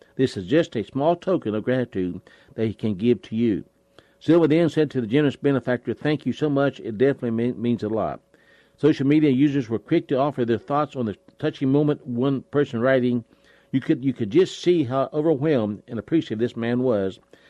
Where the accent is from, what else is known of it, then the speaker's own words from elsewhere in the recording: West Virginia, United States; Saw the earth country folk, just like I grew up with here in West Virginia.